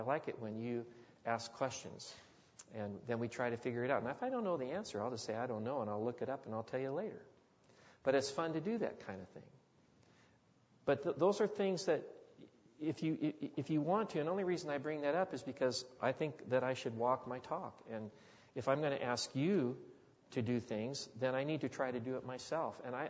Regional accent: United States; As an American, as a red-blooded American, I'm not all hep on government, okay?

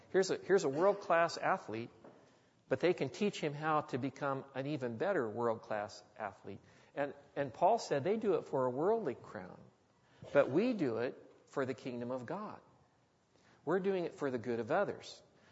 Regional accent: United States; As an American, as a red-blooded American, I'm not all hep on government, okay?

